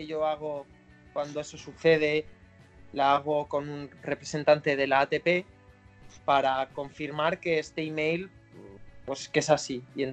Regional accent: Valencian Community, Spain; also born or lived in Cuenca; Pues mira, yo soy valenciano, o sea, soy conquense porque nací allí por circunstancias de la vida, que mis padres... mi padre trabajaba allí y entonces pues la familia estaba allí y mi madre me quería tener aquí, pero al final rompió aguas y nací en Cuenca, por eso soy de allí.

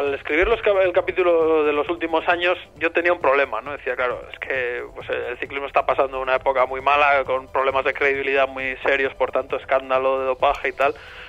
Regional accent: San Sebastián, Basque Country, Spain; Yo soy de San Sebastián, aquí llueve mucho

